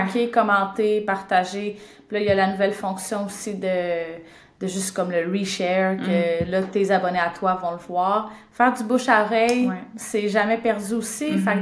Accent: Montreal, Quebec, Canada; Non, non, moi, je me suis promenée un peu, là. Mais initialement, je viens de Montréal.

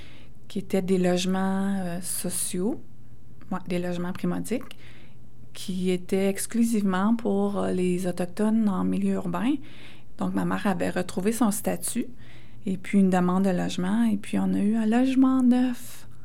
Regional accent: Malartic, Quebec, Canada; ils ont obligé ma famille à déménager à Malartic. Donc, c'est pour ça que je suis née puis j'ai grandi à Malartic.

